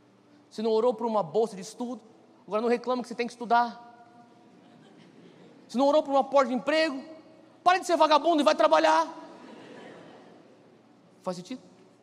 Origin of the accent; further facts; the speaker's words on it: Brazil; eu sou do Brasil, cara